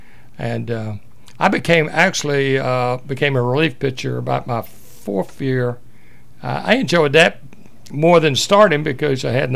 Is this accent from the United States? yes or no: yes; Atmore, Alabama, United States; I was raised in Atmore, but, you know, we're about 40 miles from Pensacola, and we didn't have a summer baseball program.